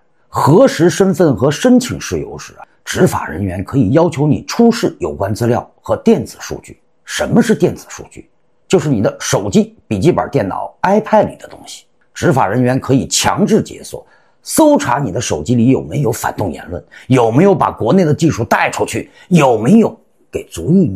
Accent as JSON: {"language": "Chinese", "region": "Xinjiang", "country": "China", "tie": "born or raised there", "said": "我小时候在新疆啊"}